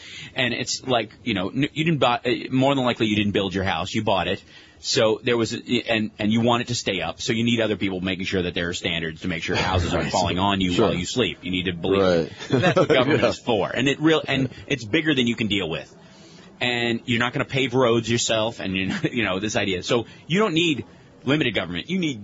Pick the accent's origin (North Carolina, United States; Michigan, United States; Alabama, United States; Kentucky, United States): Kentucky, United States; Yeah, I think there's a couple of belief systems in the South, and I grew up in Kentucky, and one of them is ignorance equals innocence.